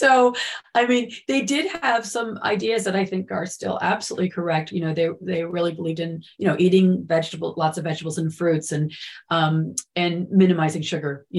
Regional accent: Michigan, United States; I grew up in Michigan, and we used to spend a lot of time on the farms in the local area, in the region, picking our own fruit.

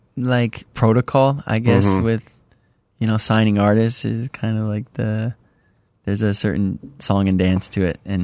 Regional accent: Detroit, Michigan, United States; We met at the end of high school. We're both from Detroit.

